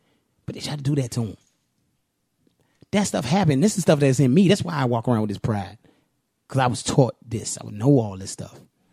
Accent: Richmond, Virginia, United States; I can tell you my experience being a black man growing up in Richmond, Virginia, but still being in Virginia.

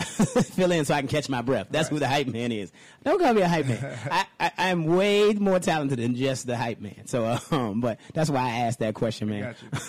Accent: Richmond, Virginia, United States; There was a mall built in our town. I'm from Richmond, Virginia.

